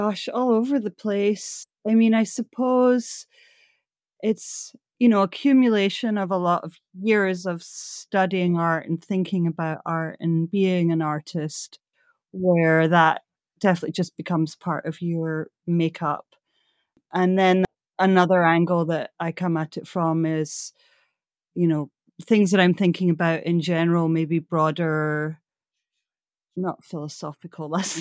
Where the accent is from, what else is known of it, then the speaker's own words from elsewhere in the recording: Glasgow, Scotland, United Kingdom; So I'm from Glasgow, Scotland, and grew up there in the 70s